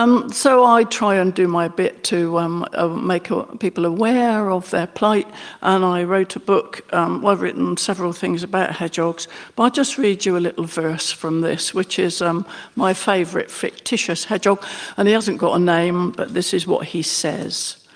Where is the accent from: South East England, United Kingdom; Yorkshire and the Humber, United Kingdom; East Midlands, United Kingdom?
South East England, United Kingdom; I was brought up in North Berkshire, and I was absolutely surrounded by wildlife of all kinds